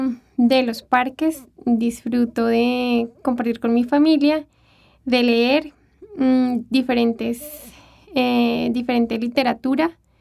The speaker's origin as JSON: {"language": "Spanish", "town": "Úmbita", "region": "Boyacá", "country": "Colombia", "tie": "born there", "said": "Yo nací en Boyacá, Úmbita, un pueblo muy chiquito, pero con gente muy amable."}